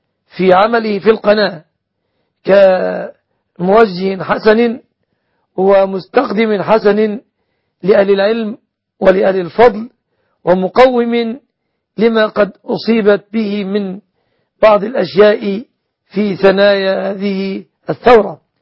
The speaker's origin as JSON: {"language": "Arabic", "country": "Egypt", "said": "بلادنا مصر السنية"}